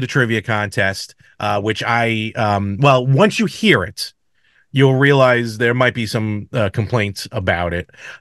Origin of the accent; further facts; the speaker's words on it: Brooklyn, New York, United States; But growing up in Brooklyn, we would go to the Staten Island Mall.